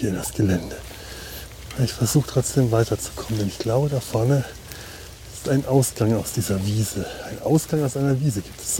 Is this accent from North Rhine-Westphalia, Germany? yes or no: no; Bavaria, Germany; wie es bei uns in Franken auch, glaube ich, heißt.